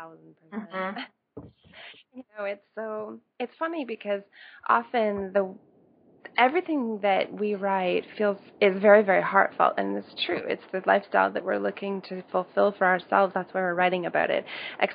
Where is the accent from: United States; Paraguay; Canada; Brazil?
Canada; Ontario; Yes, I'm from Ontario, and I live in a region called Muskoka, which is. It's a largely seasonal community, but I live here full time.